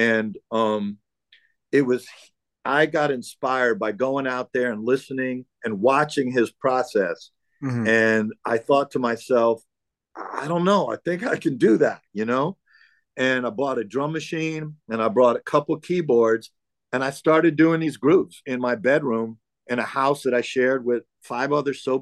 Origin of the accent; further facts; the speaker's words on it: New York, United States; growing up in New York in the 70s